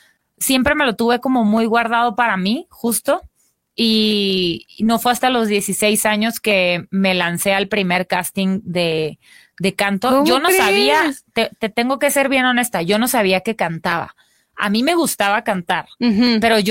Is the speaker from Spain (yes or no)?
no; Culiacán, Sinaloa, Mexico; Pero yo soy del norte, yo soy de Culiacán.